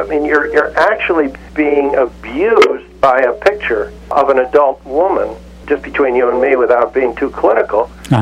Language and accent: English; Morristown, New Jersey, United States; I grew up in Morristown, New Jersey, in a big fancy house with servants.